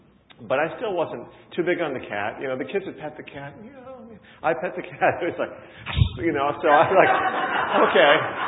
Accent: Midwest, United States; I grew up in the Midwest, all right? Father was a farmer.

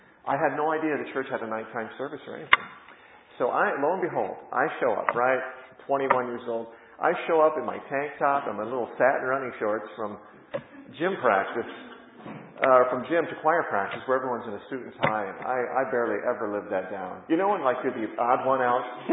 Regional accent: Rapid City, South Dakota, United States; I grew up in the Midwest, in the state of South Dakota. And my father was a farmer.

